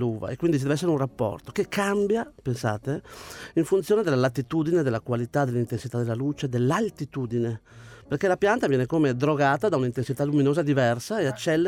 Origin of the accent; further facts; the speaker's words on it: Bassano del Grappa, Veneto, Italy; Io sono veneto, di Bassano del Grappa.